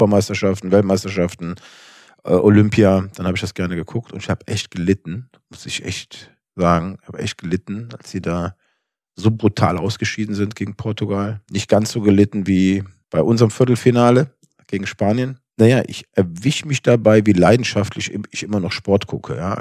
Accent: Cologne, North Rhine-Westphalia, Germany; ich komme aus Köln

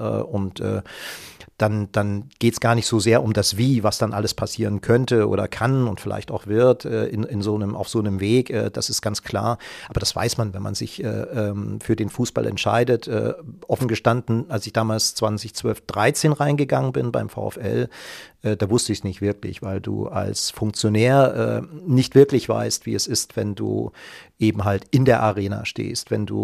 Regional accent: Osnabrück, Lower Saxony, Germany; nach 8 Jahren VfL Osnabrück als hauptamtlicher Geschäftsführer. Und das ist natürlich meine Heimatstadt. Das ist einfach so. Geburtsstadt, da hat man seine Wurzeln, das merkt man.

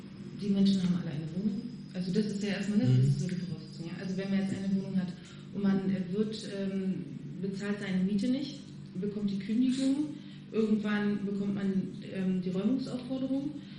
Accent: Germany; born there; Ich bin sehr froh, in Deutschland zu leben und geboren zu sein.

